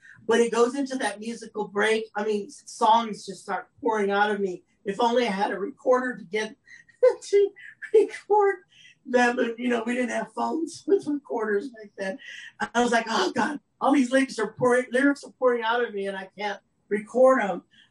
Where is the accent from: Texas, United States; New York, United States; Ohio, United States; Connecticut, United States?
Texas, United States; San Antonio; And I'm from Southwest, the Southwest, which is San Antonio, but the Southern charm of Atlanta was amazing.